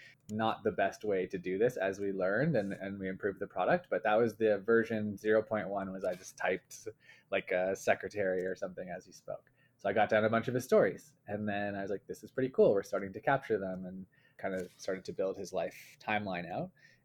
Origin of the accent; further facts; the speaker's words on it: Calgary, Alberta, Canada; So we grew up in Calgary, in Canada here